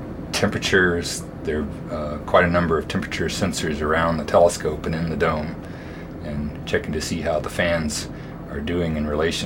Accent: Florida, United States; particularly growing up in Florida.

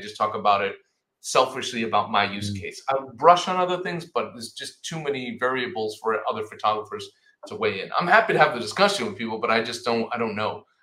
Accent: Rhode Island, United States; I'm very proud that I didn't use my accent right there, because I'm from Rhode Island.

